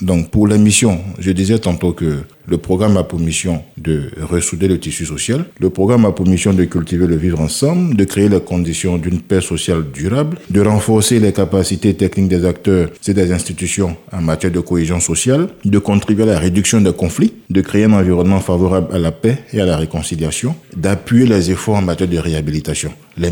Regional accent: Côte d’Ivoire; aujourd'hui, on est fiers de dire qu'on est ivoirien

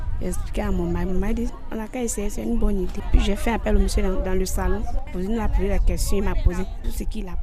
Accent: Azopé, Côte d’Ivoire; Je viens plus précisément d'Azopé.

